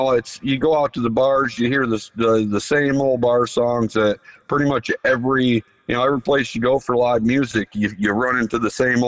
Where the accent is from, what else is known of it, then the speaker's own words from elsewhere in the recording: Michigan, United States; I like people in my home state to know that we're representing Michigan